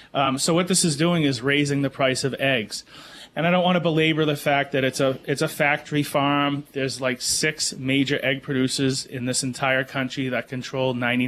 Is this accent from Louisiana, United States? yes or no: no; Manchester, New Hampshire, United States; I grew up on Second Street in Manchester